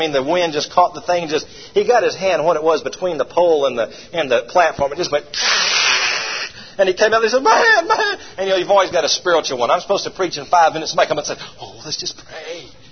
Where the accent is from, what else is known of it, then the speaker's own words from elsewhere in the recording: Atlanta, Georgia, United States; And so here we come to Georgia. And I grew up in Atlanta, and God called us, of all places, to Vidalia, Georgia, home of the sweet onions.